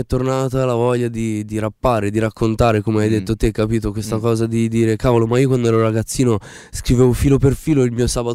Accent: Kosovo; in casa mia io sono di origine albanese, sono del Kosovo. E comunque si ascoltava musica albanese, mio padre e mia madre ascoltavano musica popolare albanese, canzoni vecchie.

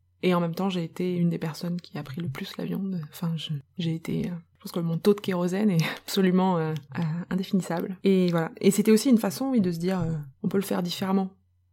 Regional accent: Nouvelle-Aquitaine, France; jusqu'à là d'où je viens en France, donc en Dordogne

